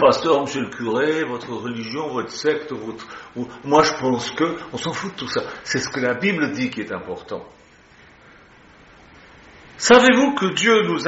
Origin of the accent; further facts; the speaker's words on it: Switzerland; Chez nous, en Suisse